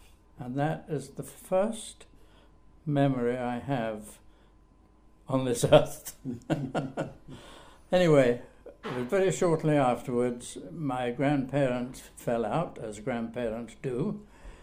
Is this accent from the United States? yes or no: no; Glasgow, Scotland, United Kingdom; I was born in Glasgow, in Shawlands, in Peveril Avenue, on the 10th of January 1921, which, if you can still count, I am now in my 95th year.